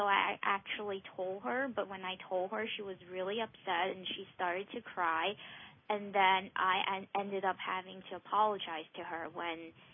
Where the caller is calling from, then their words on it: Brooklyn, New York, United States; I'm calling from Brooklyn, New York.